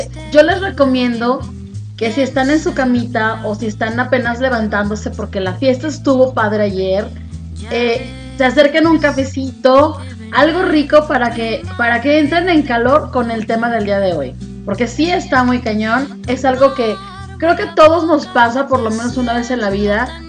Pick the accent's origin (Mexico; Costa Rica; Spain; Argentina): Mexico; a final de cuentas, somos mexicanos